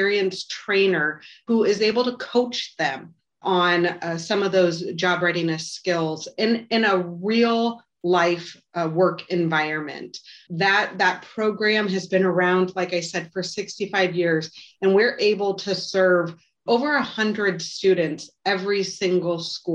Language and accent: English; Omaha, Nebraska, United States; I was born and raised in South Omaha, so I've been here my entire life.